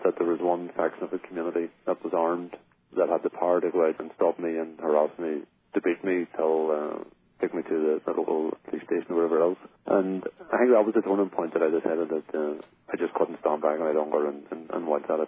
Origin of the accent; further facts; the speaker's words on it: Northern Ireland, United Kingdom; I grew up 20 minutes outside of Belfast, and then wasn't aware of anything at the time. It was early 60s